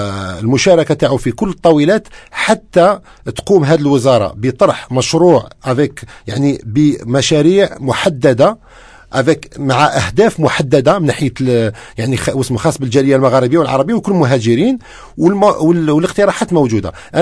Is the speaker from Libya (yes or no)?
no; Algeria; now in Montreal, Canada; أنا أصل من الجزائر بشهادة مهندس جزائري